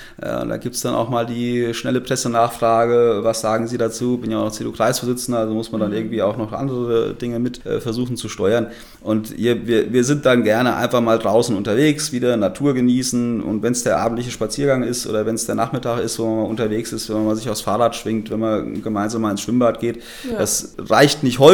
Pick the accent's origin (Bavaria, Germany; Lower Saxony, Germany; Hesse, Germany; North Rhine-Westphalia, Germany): Hesse, Germany; Bin ja dort geboren im Taunus